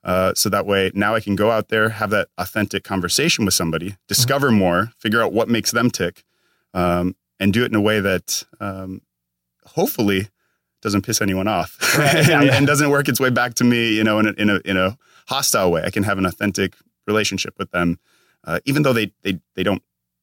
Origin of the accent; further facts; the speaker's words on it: Minnesota, United States; now in California, United States; Oh, man, I'm all the way from Minnesota. I came from Minnesota, moved out to California probably 13 years ago.